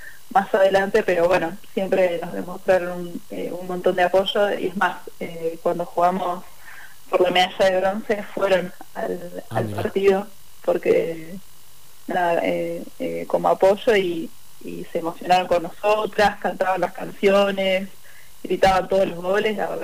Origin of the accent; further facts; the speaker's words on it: Argentina; Como argentino te pone orgulloso